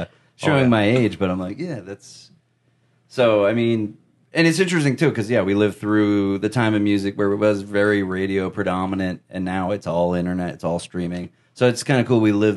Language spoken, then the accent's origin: English; Leominster, Massachusetts, United States; I'm from Leominster, Mass, originally.